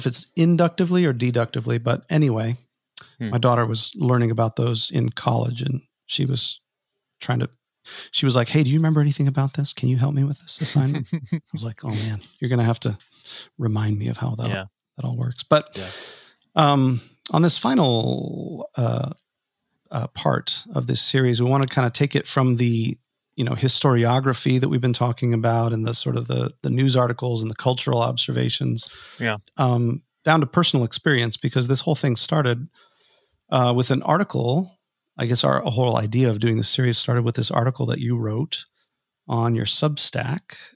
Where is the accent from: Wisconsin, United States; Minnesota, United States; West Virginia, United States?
Minnesota, United States; now in Indianapolis, United States; I never feel like I can really complain. I'm from Minnesota. I've got a lot of relatives that still live in Minnesota.